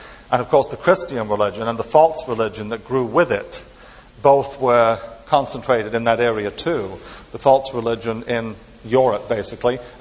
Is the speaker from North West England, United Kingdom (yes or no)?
no; East of England, United Kingdom; everybody on the bus was from the eastern part of England where I come from.